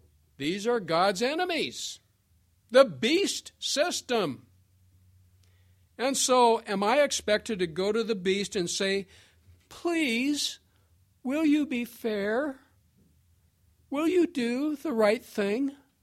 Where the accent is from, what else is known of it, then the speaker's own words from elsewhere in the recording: Washington, United States; Being born and raised in Washington, I know a little about the current governor, Jay Inslee